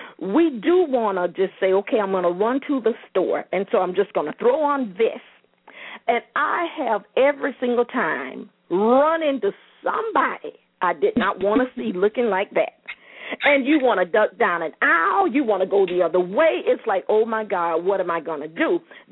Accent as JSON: {"language": "English", "town": "West Palm Beach", "region": "Florida", "country": "United States", "tie": "born or raised there", "said": "Belinda and I, we grew up together in West Palm"}